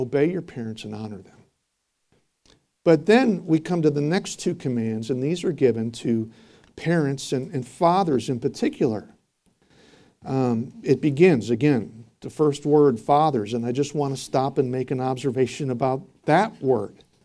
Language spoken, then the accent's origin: English; Palatine, Illinois, United States; And I was from Palatine, Illinois.